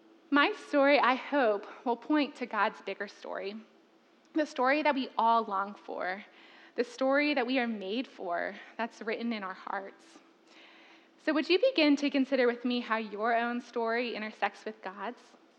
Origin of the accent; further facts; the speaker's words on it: Richmond, Virginia, United States; I grew up in Richmond, Virginia, and I still get to call Richmond home.